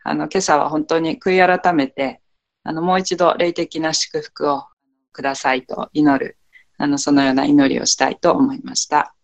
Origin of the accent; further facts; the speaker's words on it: Sapporo, Hokkaido, Japan; 私は今、札幌に来てるんですけれども、自分のもともと生まれ育った実家がある家にいるんですけれども